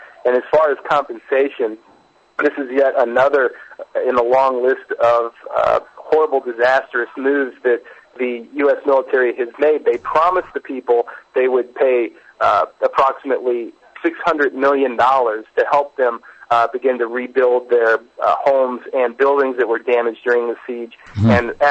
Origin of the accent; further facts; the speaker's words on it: United States; now in Middle East; particularly being an American myself, and the time I was back in the U.S. before I returned to the Middle East